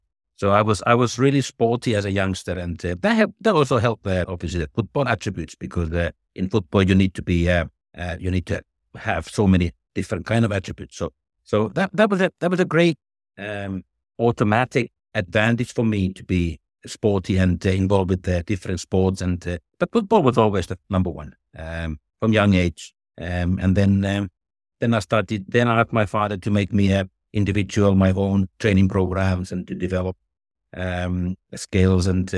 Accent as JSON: {"language": "English", "country": "Finland", "tie": "born or raised there"}